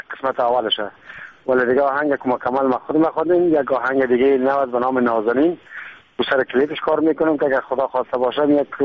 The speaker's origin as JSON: {"language": "Persian", "country": "Afghanistan", "said": "اگر چه به افغانستان با سپانسر ضرورت ندارم وطن خودم است"}